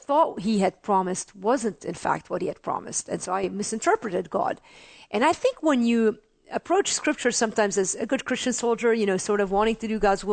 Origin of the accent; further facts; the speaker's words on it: Beirut, Beirut Governorate, Lebanon; now in United States; Yeah, I was born in Lebanon, actually, in Beirut.